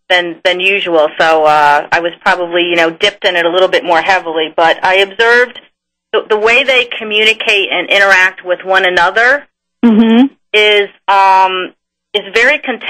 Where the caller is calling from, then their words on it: New Jersey, United States; Today I'm calling from New Jersey.